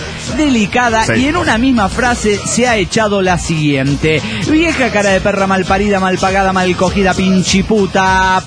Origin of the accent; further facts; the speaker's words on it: Querétaro, Mexico; Hola amigos … de Querétaro, México.